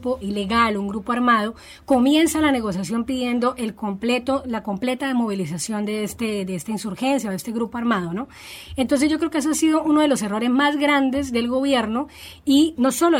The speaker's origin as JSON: {"language": "Spanish", "country": "Colombia", "said": "nosotros somos un país en posacuerdo, posconflicto"}